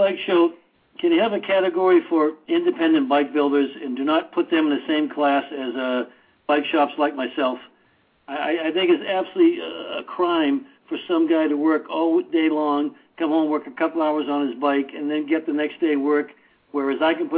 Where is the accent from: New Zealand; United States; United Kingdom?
United States; Boston, Massachusetts; I grew up in South Boston, fine Irish neighborhood of South Boston that it was in the day.